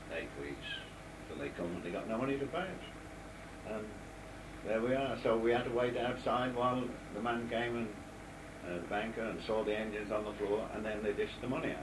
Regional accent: Shotton, Wales, United Kingdom; born there; moved away; I was born in Wales, in Shotton.

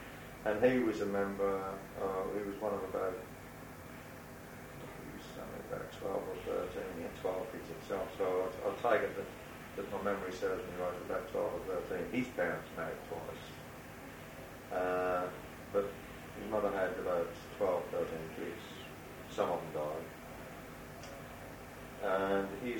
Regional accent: Ipswich, East of England, United Kingdom; also born or lived in London; Ipswich. Didn't grow up in London. My parents moved from London to Ipswich. And I was brought up just on the outskirts of Ipswich, a place called Nacton.

